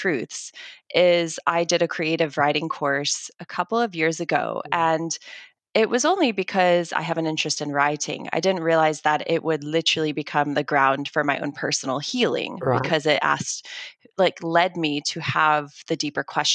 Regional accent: United States; now in South Africa; This is like the first thing I so embraced and adopted about the South African culture because I'm American, is just that need to have a braai.

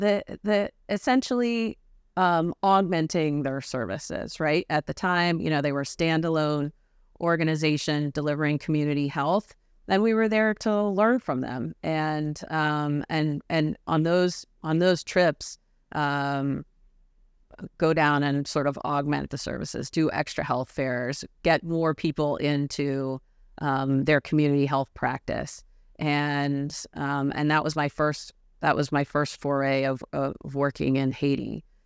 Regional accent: England, United Kingdom; also born or lived in Philadelphia, United States; I'm from Philadelphia. And then we bounced around a little bit as kids, grew up in England. We're back and forth from the U.S. I ended up moving back to Philadelphia for college

